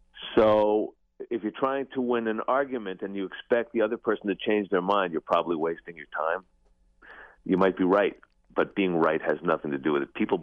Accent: Oregon, United States; And so by the way, I just want to say I'm from Southern Oregon

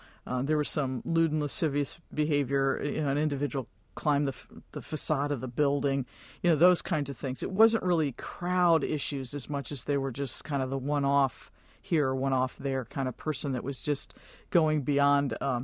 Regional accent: Washington, District of Columbia, United States; And I grew up in the Washington, D.C. Area.

